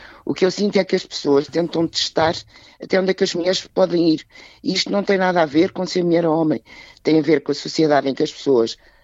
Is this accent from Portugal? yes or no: yes; Lisbon, Portugal; Eu sou freguesa da freguesia de Campo de Ourique, onde nasci e vivo.